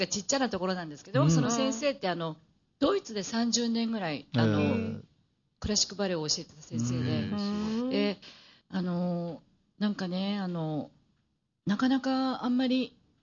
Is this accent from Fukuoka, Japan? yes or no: no; Aomori, Japan; 青森は青森市です。